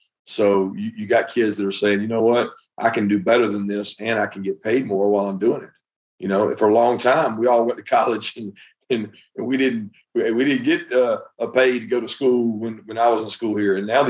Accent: Montgomery, Alabama, United States; also born or lived in South Georgia; I grew up in Montgomery, Alabama for a long time, then South Georgia.

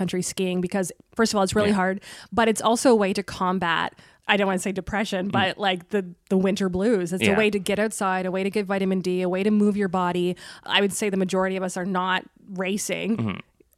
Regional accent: Tilbury, Ontario, Canada; now in Ottawa, Canada; I grew up in Tilbury, which is like just down the 401.

